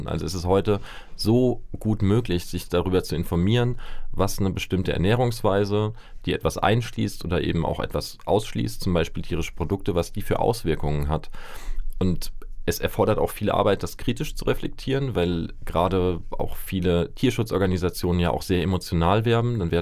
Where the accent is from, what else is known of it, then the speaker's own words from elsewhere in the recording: Rhineland-Palatinate, Germany; Ich bin tatsächlich in Rheinland-Pfalz groß geworden, in der Nähe von Ludwigshafen, also einer sehr, sehr Ackerbau- oder gemüsebaustarken Region.